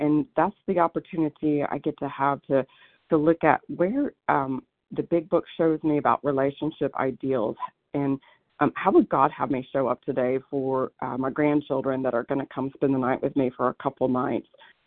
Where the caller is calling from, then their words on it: Corvallis, Oregon, United States; I'm calling from Corvallis, Oregon